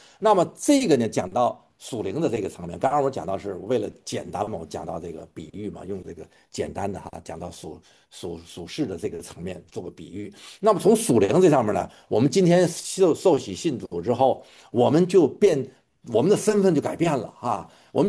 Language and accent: Chinese; Tianjin, China; moved away as an adult; now in United States; 我以前我出生在中国，我是从在中国天津。那么我在直到上大学的时候